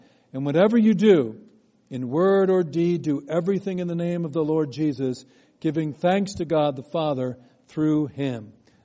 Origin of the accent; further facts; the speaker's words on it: Ireland; You know, the thing is, though, I'm Irish, so I'm either going to do really happy or really sad.